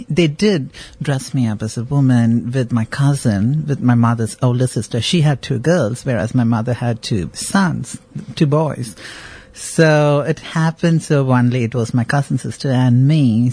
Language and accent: English; Bangalore, Karnataka, India; also born or lived in Chennai; I was born in Madras, which is now called Chennai in India, and then we moved to Bangalore, which is the IT capital of India at the moment, where my family live.